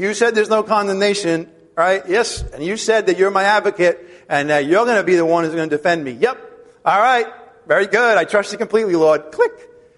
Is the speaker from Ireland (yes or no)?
yes; Ireland; I'm Irish, so I got a lot of big guilt complex.